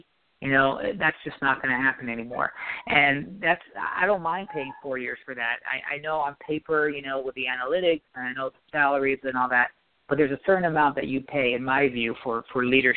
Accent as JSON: {"language": "English", "region": "New York", "country": "United States", "tie": "born or raised there", "said": "So growing up in New York, playing, watching the Knicks, you know that this fan base is starved for a championship."}